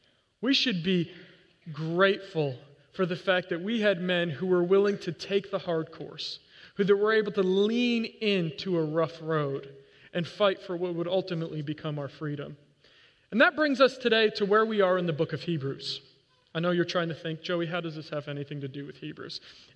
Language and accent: English; New York, United States; I grew up in New York, so just to be clear